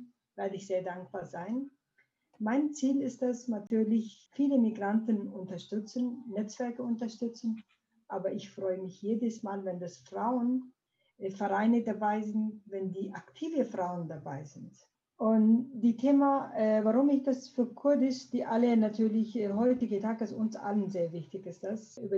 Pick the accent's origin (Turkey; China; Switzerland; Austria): Turkey; German is a second language; now in Germany; ich komme aus der Türkei, ich bin Kurdin